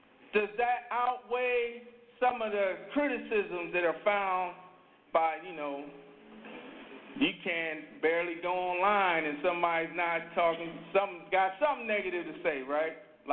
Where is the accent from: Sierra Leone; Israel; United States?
United States; Berkeley, California; Like, I grew up in South Berkeley, but people, they think I'm from Oakland.